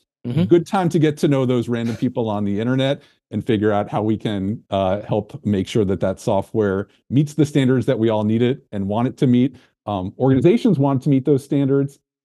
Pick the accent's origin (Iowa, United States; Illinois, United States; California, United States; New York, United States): New York, United States; I grew up in New York.